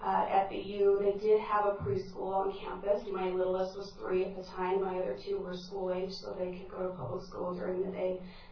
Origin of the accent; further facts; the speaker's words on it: Twin Falls, Idaho, United States; I grew up in Twin Falls, Idaho, in a very low socioeconomic situation.